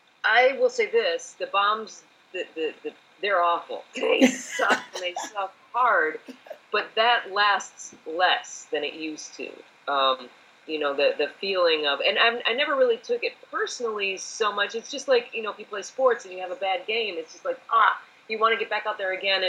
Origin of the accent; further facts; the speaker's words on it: Detroit, Michigan, United States; now in Los Angeles, United States; I mean, I grew up in Detroit, and I started doing comedy when, you know, Tim Allen had his show and Roseanne Barr and all